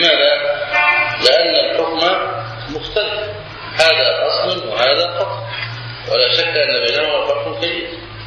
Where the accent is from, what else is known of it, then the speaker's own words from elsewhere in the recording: Egypt; بعض الناس يفهم من الكوع المشار عندنا في مصر الكوع إلى الكوع